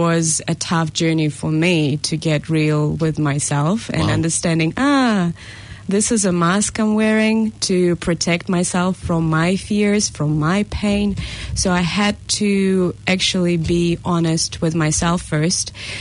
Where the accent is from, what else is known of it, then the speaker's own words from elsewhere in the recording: Russia; English is a second language; now in New Zealand; I'm originally from Russia, as you can hear a weird accent maybe